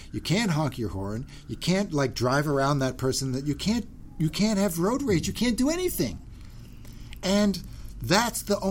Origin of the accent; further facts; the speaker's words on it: Philadelphia, Pennsylvania, United States; now in Los Angeles, United States; I'm from Philadelphia. And so, you know – to me, the highway on L.A. is the only time I can really be me.